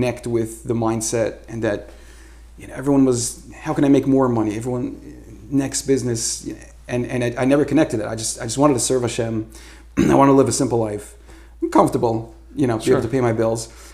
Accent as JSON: {"language": "English", "town": "Brooklyn", "region": "New York", "country": "United States", "tie": "born or raised there", "lives_now": "Lakewood, United States", "said": "I grew up in Brooklyn, but then I moved to Lakewood after I got married."}